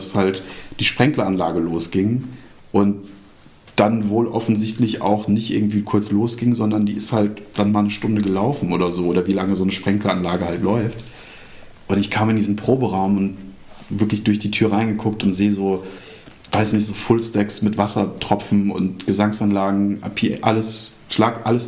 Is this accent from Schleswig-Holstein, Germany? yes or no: no; Lorsch, Hesse, Germany; Lorsch heißt das kleine, beschauliche Dörfchen, wo ich groß geworden bin.